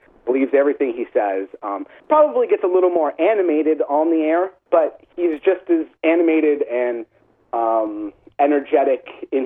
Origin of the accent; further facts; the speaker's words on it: Los Angeles, California, United States; I grew up in Los Angeles